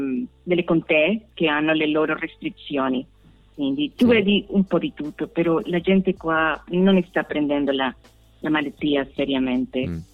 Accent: Colombia; now in United States; io sono nata, cresciuta in Colombia

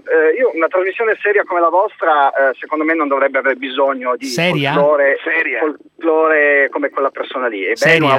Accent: Turin, Piedmont, Italy; io sono di Torino

